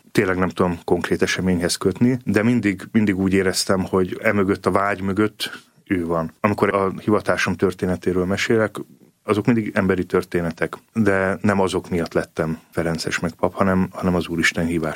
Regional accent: Budapest, Hungary; Hívő családba születtem, így nőttem föl. Sőt, igazából a ferencesekhez való kötődésem az már egy családi hagyomány. Mert Pasaréten nőttünk föl

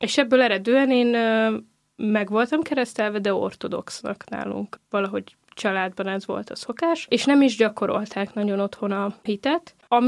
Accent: Mukachevo, Zakarpattia Oblast, Ukraine; now in Hungary; Kárpátaljáról jöttem, ezt mindig el szoktam mondani, Munkácsról. Lelkész vagyok, ez is mindig fontos, református lelkipásztor.

